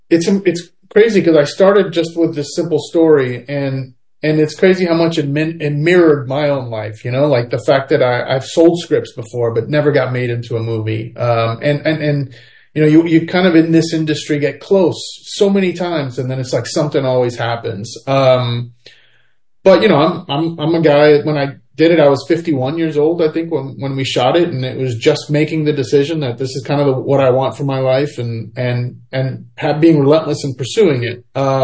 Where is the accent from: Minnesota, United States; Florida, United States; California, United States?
Florida, United States; Tampa; Yeah. Well, you know, I am partial to Tampa because I grew up here. And I was born here in Barco, which is on the outskirts of Tampa. But I was raised here.